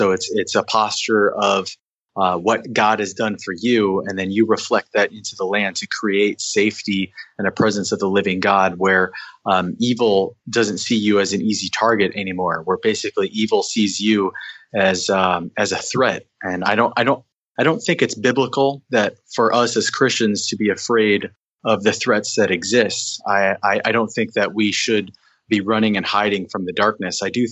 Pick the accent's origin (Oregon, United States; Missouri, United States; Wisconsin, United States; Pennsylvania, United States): Missouri, United States; Grew up in a small town in Missouri. I'm half Filipino and half Irish American.